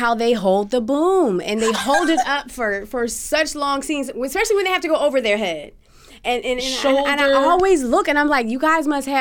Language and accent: English; Philadelphia, Pennsylvania, United States; Wow, I grew up in Germantown, Shelton and Musgrave.